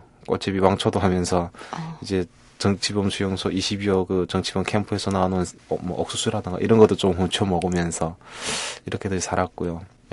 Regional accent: North Korea; now in South Korea; 2006년도에 제가 이제 남동생이랑 함께 이제 탈북했습니다.

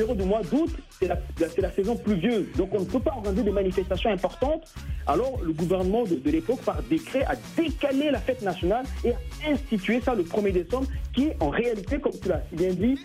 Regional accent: Bangui, Central African Republic; je suis né et grandi à Bangui, même si j'ai passé la moitié de ma vie ici et une autre moitié là-bas.

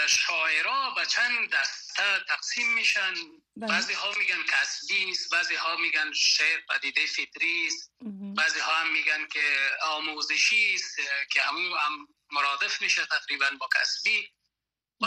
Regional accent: Panjshir, Afghanistan; also born or lived in Kabul; در دهکده ملیمه ولایت پنجشیر زاده شدم، با اصطلاح معمول ما در افغانستان که مکتب تا سنف 8 خواندم، بعد از اون که تحول آمد رژیم سیاه طالبانی سقوط کرد و کابل آمدم.

